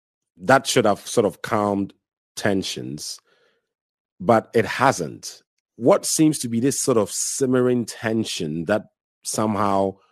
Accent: Ghana; Look, if I can say so myself as Ghanaian, obviously Ghanaian jollof is better than Nigerian jollof.

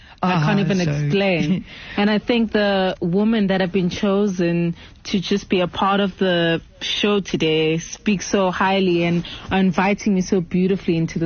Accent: Pietermaritzburg, KwaZulu-Natal, South Africa; also born or lived in Durban; I was born in Durban, KwaZulu-Natal.

